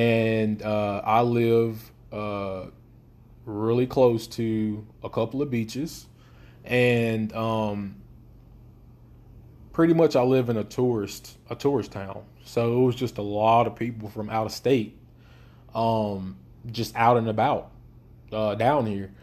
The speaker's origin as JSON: {"language": "English", "region": "Alabama", "country": "United States", "tie": "born or raised there", "said": "I'm Alabama native. I'm from Alabama. I stay in Alabama."}